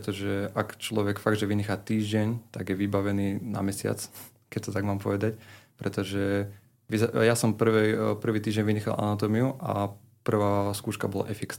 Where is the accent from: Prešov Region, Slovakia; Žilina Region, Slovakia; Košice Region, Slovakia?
Žilina Region, Slovakia; Lisková; ako ma Martin predstavil. Som z Liskovej, čiže dedina pri Ružomberku. A študujem všeobecné lekárstvo na Univerzite Komenského v Bratislave.